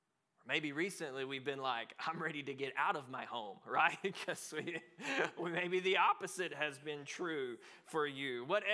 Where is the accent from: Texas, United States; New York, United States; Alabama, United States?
Texas, United States; now in Durban, South Africa; We came from Texas and helped plant the church. And we had to go back to the States.